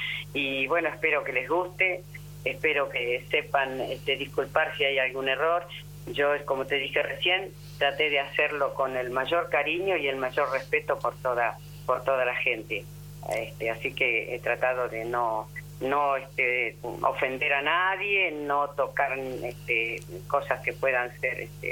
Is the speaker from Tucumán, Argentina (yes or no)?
no; Saldungaray, Buenos Aires Province, Argentina; o sea que somos bien de Zaldungaray, tenemos nuestras raíces aquí